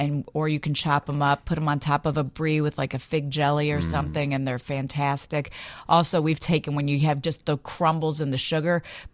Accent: Louisville, Kentucky, United States; moved away as an adult; now in Chicago, United States; So basically, I moved here 10 years ago from Louisville, Kentucky. It's where I was born, grew up.

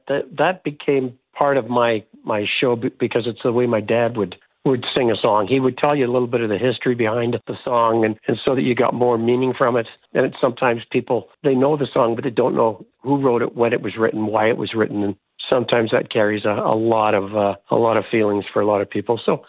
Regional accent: Glasgow, Scotland, United Kingdom; moved away; back in the day when we were growing up in Glasgow, his parents emigrated just before we did.

